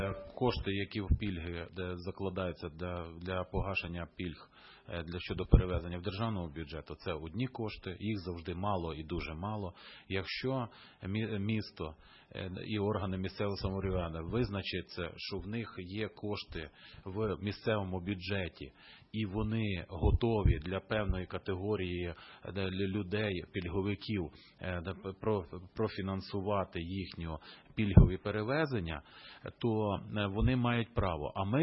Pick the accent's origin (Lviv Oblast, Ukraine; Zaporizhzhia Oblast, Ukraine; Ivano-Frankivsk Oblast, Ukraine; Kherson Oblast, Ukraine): Lviv Oblast, Ukraine; Lviv; Львів, от моє рідне місто